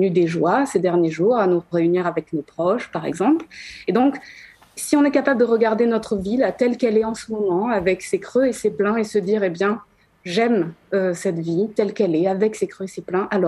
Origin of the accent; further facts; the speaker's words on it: Marseille, Provence-Alpes-Côte d'Azur, France; Moi-même, je suis marseillaise